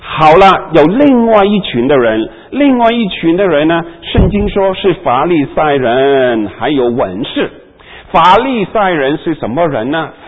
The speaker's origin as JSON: {"language": "Chinese", "country": "Hong Kong", "tie": "born or raised there", "said": "就等于我以前哈在香港长大的时候呢，那我们就替英国政府打工哈"}